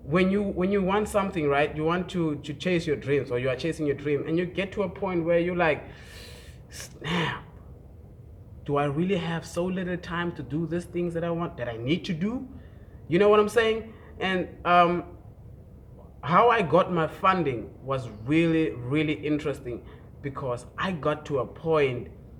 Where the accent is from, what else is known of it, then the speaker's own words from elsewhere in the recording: Douglas, Northern Cape, South Africa; I'm from the hood. I'm from the Northern Cape, Douglas. If you don't know where that is, that's in South Africa.